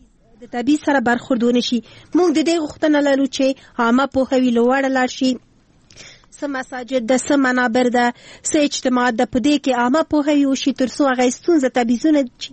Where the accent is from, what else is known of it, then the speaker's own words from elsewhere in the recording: Afghanistan; البته مونږ هم افغانان یو او خپل ټول افغانان سره مینه لرو.